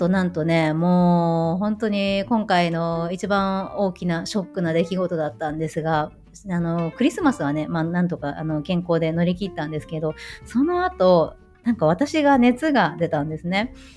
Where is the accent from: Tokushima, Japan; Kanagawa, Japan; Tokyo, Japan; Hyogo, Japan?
Tokushima, Japan; now in Germany; 私の実家がある徳島に、東京から移動したんですけれど